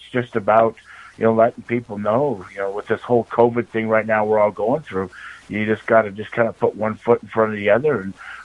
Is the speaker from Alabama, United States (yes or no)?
no; Wyoming, United States; the history of my parents and growing up in Star Valley, and just the Valley, how much it's changed